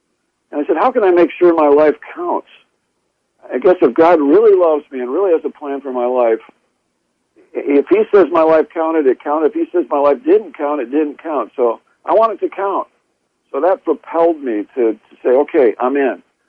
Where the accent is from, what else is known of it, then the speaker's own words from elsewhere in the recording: Grand Rapids, Michigan, United States; But I was raised here in the Grand Rapids, Michigan area, and those that know this area, historically, it's largely Dutch. Christian Reformed was our background